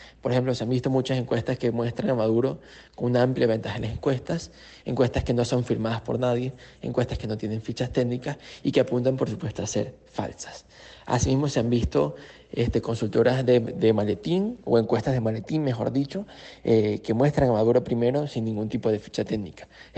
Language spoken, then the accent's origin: Spanish; Venezuela; Y creo que somos muchos los venezolanos que nos hemos emocionado con sus videos